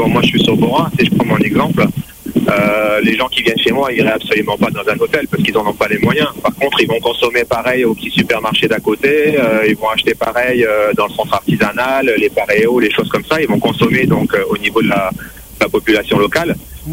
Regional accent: French Polynesia; encore plus chez nous en Polynésie

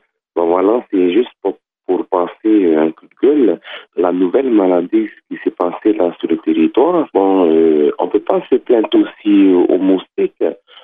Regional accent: Papara, Windward Islands, French Polynesia; je suis de Papara

